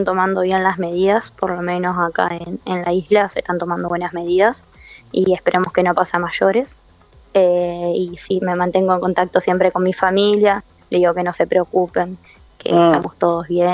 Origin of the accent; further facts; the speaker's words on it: Argentina; No, somos 3 argentinas.